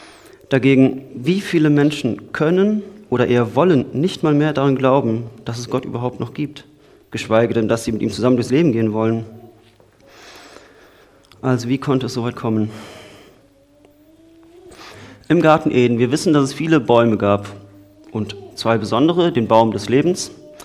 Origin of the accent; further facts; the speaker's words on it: Cologne, North Rhine-Westphalia, Germany; ich komme aus Köln, in Köln findet man diese Ruhe nicht.